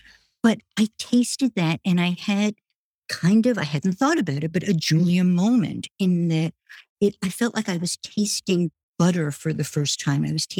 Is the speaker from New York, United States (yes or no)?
yes; Brooklyn, New York, United States; So I grew up in Brooklyn.